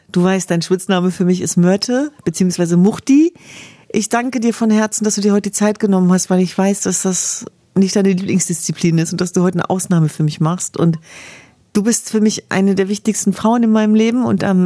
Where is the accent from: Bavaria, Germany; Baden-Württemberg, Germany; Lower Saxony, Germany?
Lower Saxony, Germany; Hanover; Und wenn ich an meine Kindheit zurückdenke in Hannover-Linden